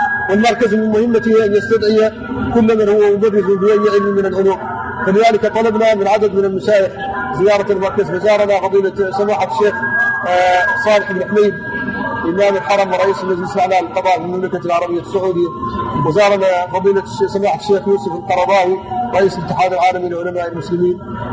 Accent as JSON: {"language": "Arabic", "country": "Mauritania", "said": "ويعلن على ذلك أيضا في وسائل الإعلام الأخرى عندنا في موريتانيا"}